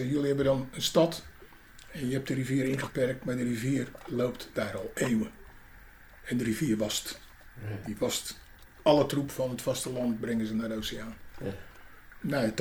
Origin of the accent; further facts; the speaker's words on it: Pernis, South Holland, Netherlands; born there; En ik ben al geboren hier in deze, maar ik ben in Pernis geboren, het dorp hiernaast. Ik heb altijd langs de rivier gewoond.